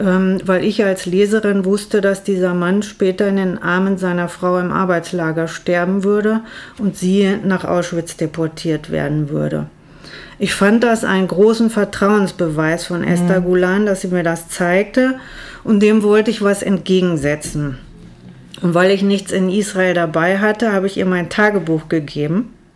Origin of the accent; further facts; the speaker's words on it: North Rhine-Westphalia, Germany; ich komme ja aus dem Ruhrgebiet